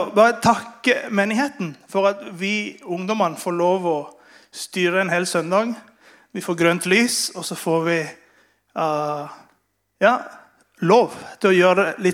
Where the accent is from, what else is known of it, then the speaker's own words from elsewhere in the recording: Venezuela; Norwegian is a second language; En gammel kjent historie i Venezuela, der jeg kommer fra, og i mange spansktalende land